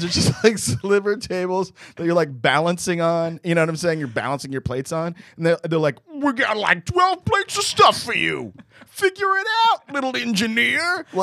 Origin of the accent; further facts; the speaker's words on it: New York, United States; I am a New Yorker, so I resent other people's happiness.